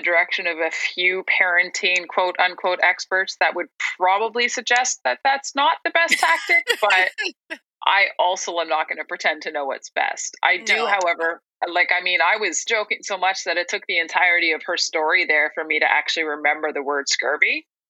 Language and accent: English; Kincardine, Ontario, Canada; I'm from Kincardine, Ontario. And it is, for those of you on the West Coast, let's say 3 hours west of Toronto, right on Lake Huron.